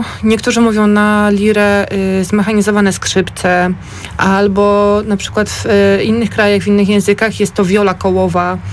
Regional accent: Greater Poland Voivodeship, Poland; Sama pochodzę z południa Wielkopolski

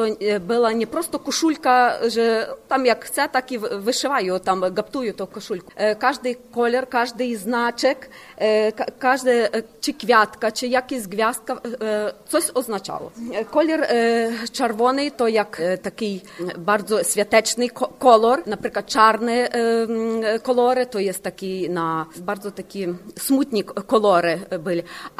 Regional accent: Busk, Lviv Oblast, Ukraine; Polish is a second language; Ja pochodzę z zachodniej Ukrainy, 50 km od Lwowa, miasto Buzk.

